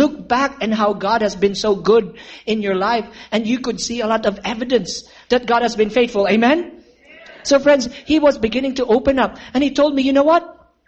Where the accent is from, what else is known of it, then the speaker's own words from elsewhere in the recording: Philippines; Said, I told you, I'm from the islands, from the Philippines.